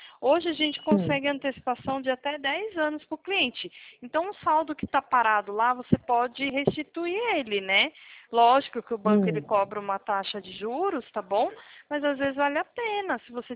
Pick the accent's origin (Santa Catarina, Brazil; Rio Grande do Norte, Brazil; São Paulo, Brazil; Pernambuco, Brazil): São Paulo, Brazil; Eu sou do estado de São Paulo